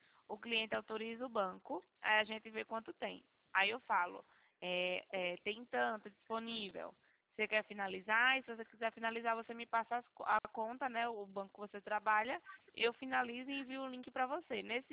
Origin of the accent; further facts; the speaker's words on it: Rio Claro, São Paulo, Brazil; Claro, São Paulo.